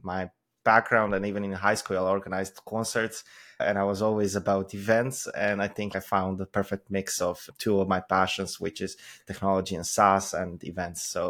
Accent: Croatia; my home country, which is Croatia

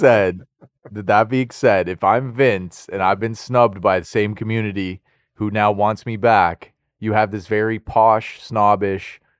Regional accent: the Carolinas, United States; we're from Carolina. We don't know what the fuck going on out here.

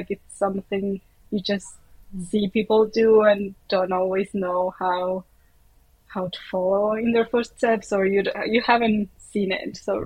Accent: Uruguay; now in Germany; For starters, I'm from Uruguay, which is kind of a small country here in South America

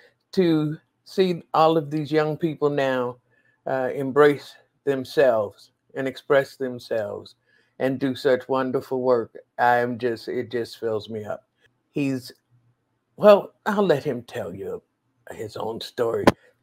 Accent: Chicago, Illinois, United States; We are both from Chicago, right? From pretty much the same area.

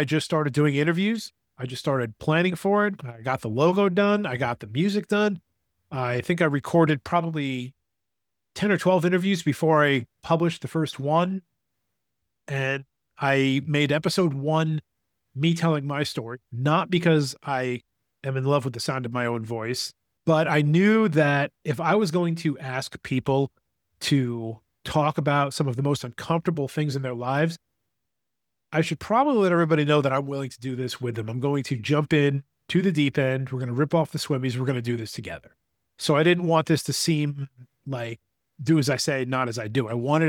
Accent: New York, United States; I'm going up for a charity golf event for the Gabby Petito Foundation in New York, because we're all originally from New York.

